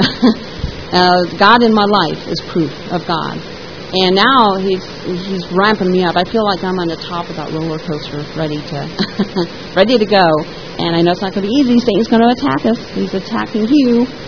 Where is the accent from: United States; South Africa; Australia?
United States; Denver, Colorado; I'm from Denver, and we ate lots of hoofed animals.